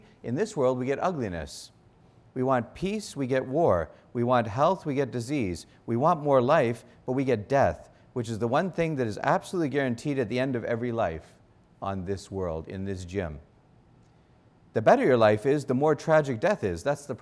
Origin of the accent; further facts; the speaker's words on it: Canada; Like, I'm a Canadian. Who cares? I'm in America.